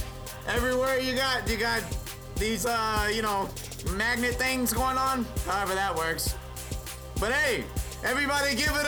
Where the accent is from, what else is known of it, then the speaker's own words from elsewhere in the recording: Louisiana, United States; He went to my home state of Louisiana, where I was born, where I'm very proud to say I'm from, because of the culture, because of the people.